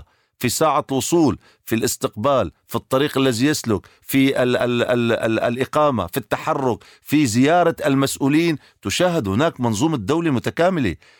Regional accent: Syria; لأن نحن كسوريين إرادة الحياة لا يمكن لأحد أن يقتل إرادة الحياة

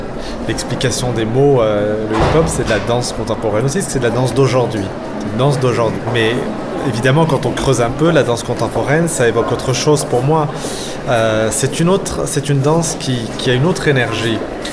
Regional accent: Lyon, Auvergne-Rhône-Alpes, France; Moi, je suis né à Lyon et je vis à Lyon. Mais je travaille à Paris, donc je fais tout le temps des allers-retours.

